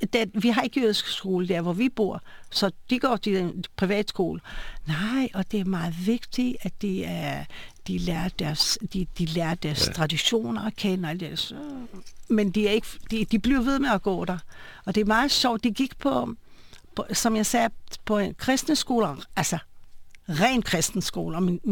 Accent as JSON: {"language": "Danish", "town": "Atlit", "region": "Haifa District", "country": "Israel", "tie": "born or raised there", "second_language": "Danish", "moved": "yes", "lives_now": "Denmark", "said": "så er jeg født i Haifa og vokset op i, som jeg sagde til at starte med, i forstad, der hedder Atlit. Det var det er faktisk lige ved vandet."}